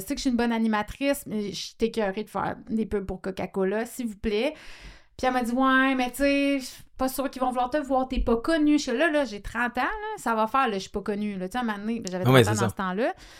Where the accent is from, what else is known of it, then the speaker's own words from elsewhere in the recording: Quebec, Canada; je suis québécoise